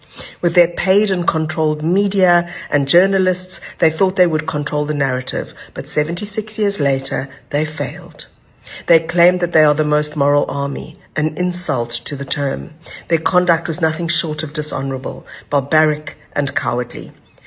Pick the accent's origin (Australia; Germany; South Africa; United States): South Africa; I'm a South African. I am a Jew. I'm an anti-Zionist.